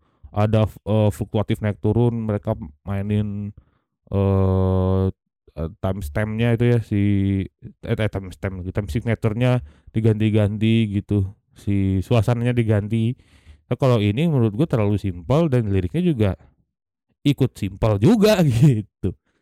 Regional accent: Bandung, West Java, Indonesia; Tapi ya ini tuh lagu yang gue bikin bukan serta-merta gue menghina kota gue, tapi mengkritisi bahwa anjing mah nyawe gitu, masa weh kita mau gini-gini aja gitu di Bandung gitu.

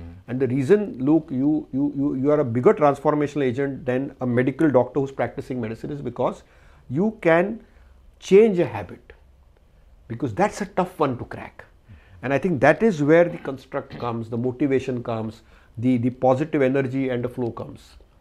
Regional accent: India; So I'm very proud as an Indian. I'm born in an era where I'm proud to be an Indian.

